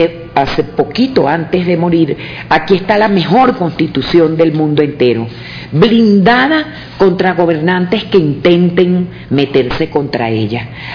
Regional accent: Venezuela; Cuando nosotros como venezolanos tenemos 18 años estando bajo el yugo de la injerencia

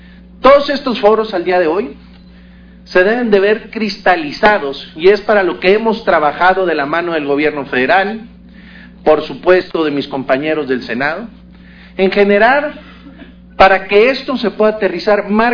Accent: Baja California Sur, Mexico; yo provengo de Baja California Sur, un estado, el estado con mayores litorales que existe en la República Mexicana, con una de las pesquerías más importantes a nivel mundial

